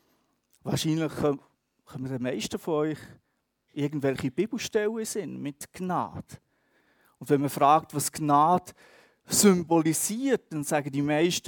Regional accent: Vorarlberg, Austria; wo ich herkomme, als Vorarlberger

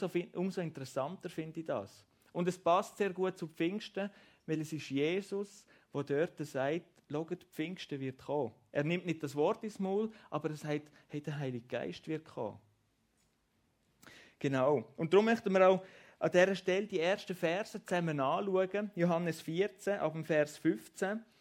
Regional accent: Switzerland; so sind wir prägt als Schweizer.

